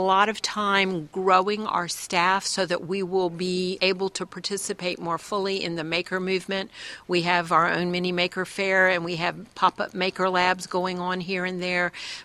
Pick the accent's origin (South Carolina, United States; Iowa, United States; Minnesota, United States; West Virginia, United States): West Virginia, United States; Charleston; when I was little, growing up in Charleston, West Virginia, there was a sweet old downtown library.